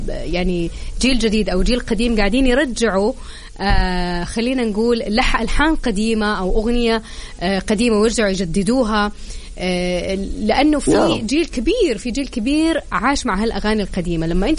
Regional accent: Saudi Arabia; فشيء جميل وفخر لنا أنه ثقافتنا وكل شيء عندنا في المملكة العربية السعودية ينقل إلى العالم

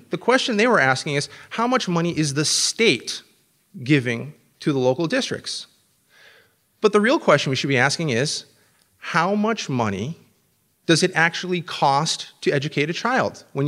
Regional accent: New Hampshire, United States; This is a tactic that's been tried in a number of states, including my home state of New Hampshire.

